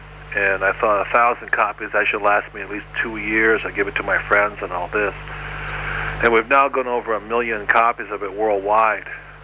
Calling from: Phoenix, Arizona, United States; I'm speaking from Phoenix, Arizona right now.

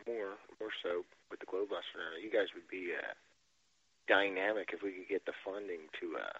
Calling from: Pennsylvania, United States; from Pennsylvania. I'm hey. Delaware County.

